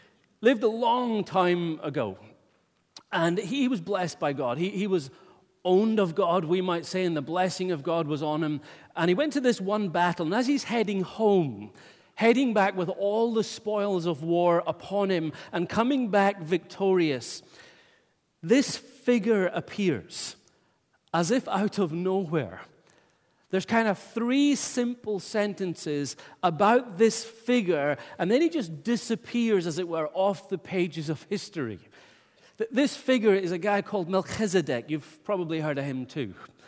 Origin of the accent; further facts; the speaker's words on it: Wick, Scotland, United Kingdom; also born or lived in England; The reason it doesn't sound proper is I went to England. They messed my accent up. I came back. So I am originally from Wick. The English have had an influence upon me.